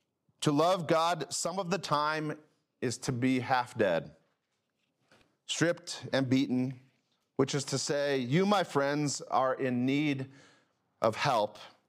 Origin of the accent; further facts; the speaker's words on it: Indiana, United States; growing up in Northeast Indiana.